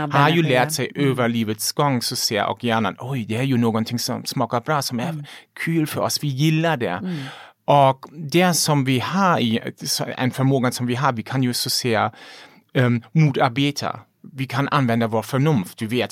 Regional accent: Germany; Swedish is a second language; now in Sweden; Jag vet till exempel, eftersom jag kom från Tyskland, i Sverige är det ju så att ni har en väldigt välutvecklat e-system.

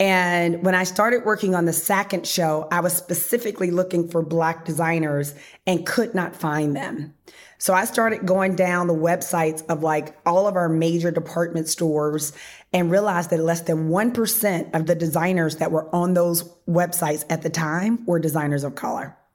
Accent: Memphis, Tennessee, United States; now in Harlem, United States; You know, I'm not from Harlem. I'm actually from Memphis. But when I moved to Harlem, I knew immediately that I had just stepped into somewhere really, really special.

